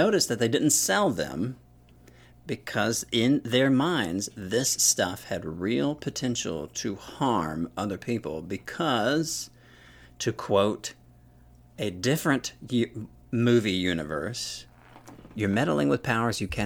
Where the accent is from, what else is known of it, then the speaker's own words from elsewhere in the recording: the South, United States; Maybe it's because I'm from the South.